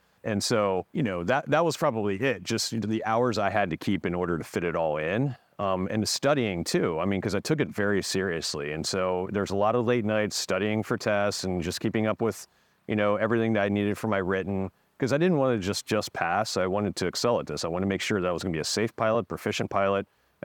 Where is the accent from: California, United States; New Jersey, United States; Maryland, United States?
Maryland, United States; Frederick; You know, here, I grew up in Frederick, Maryland, so I'm from this area.